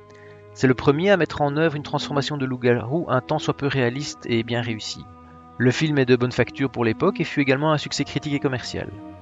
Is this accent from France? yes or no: no; Belgium; en tant que petit belge, avoir droit à de grandes premières par rapport à la majorité des Français.